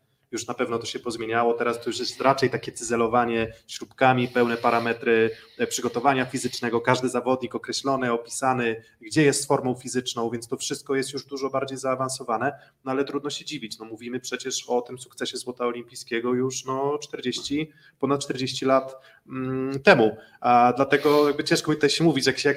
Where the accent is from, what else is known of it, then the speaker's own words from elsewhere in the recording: Olsztyn, Warmian-Masurian Voivodeship, Poland; Cieszę się, że teraz mam okazję jako olsztynianin właśnie też pracować dla memoriału Wagnera.